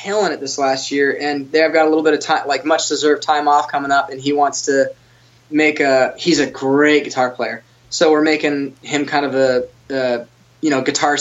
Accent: Hendersonville, Tennessee, United States; I grew up in Hendersonville.

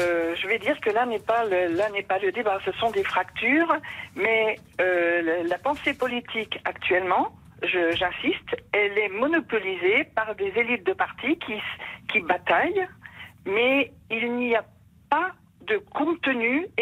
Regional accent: Brittany, France; Pas du tout, je confirme. Pourtant, je viens de Bretagne.

